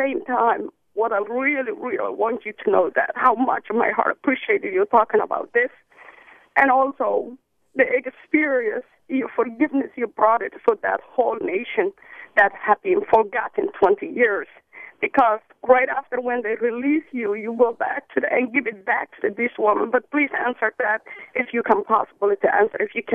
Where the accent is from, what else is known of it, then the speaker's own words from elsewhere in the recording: Somaliland, Somalia; English is a second language; I'm not from Mogadishu, I'm from North Somalia, which is now Somaliland, they call now Somaliland.